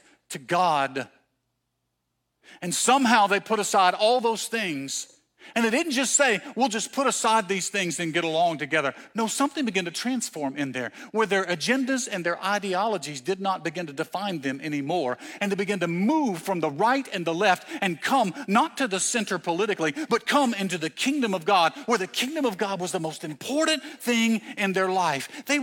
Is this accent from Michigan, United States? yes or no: no; Mississippi, United States; I'm from Mississippi, and one of them is a Mississippi State and the other is an Ole Miss fan.